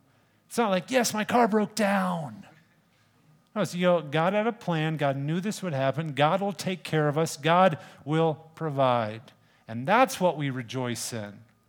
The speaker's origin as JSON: {"language": "English", "region": "Colorado", "country": "United States", "tie": "born or raised there", "said": "I grew up in Colorado and I climbed a bunch of 14ers"}